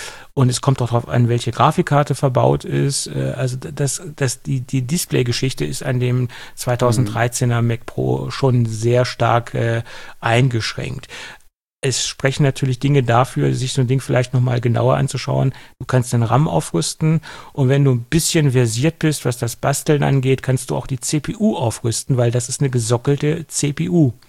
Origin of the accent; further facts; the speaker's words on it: Göttingen, Lower Saxony, Germany; der Wienerwald bei uns in Göttingen